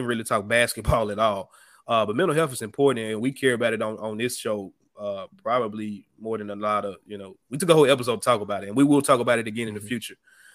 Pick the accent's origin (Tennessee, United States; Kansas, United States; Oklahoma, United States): Tennessee, United States; Memphis; Like, I grew up in Memphis, bro. And I remember, you know, in the 90s, early 2000s, we had things to do.